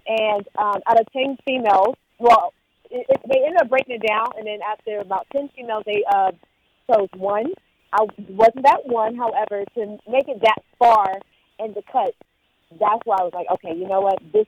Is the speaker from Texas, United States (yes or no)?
yes; Texas, United States; also born or lived in West Virginia; now in Atlanta, United States; Actually, I was born in West Virginia, and then I was pretty much raised in Texas, but now I reside in Atlanta, Georgia.